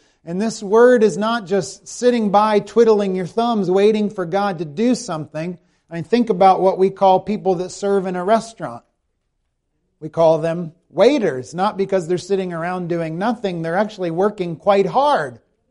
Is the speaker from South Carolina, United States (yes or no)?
yes; South Carolina, United States; the eagle is the national bird of my home country, and I don't think I ever saw an eagle in South Carolina.